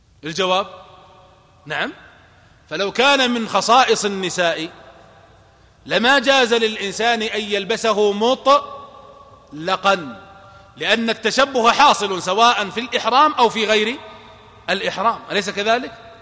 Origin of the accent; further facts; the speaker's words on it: Najd, Saudi Arabia; فنلحق بها ما يسمى عندنا في نجد بالدقلة